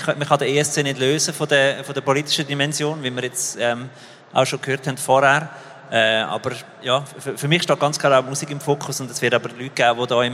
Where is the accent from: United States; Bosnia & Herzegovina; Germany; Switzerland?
Switzerland; Lucerne; Als Luzerner sage ich jetzt, schade ist es nicht in Luzern.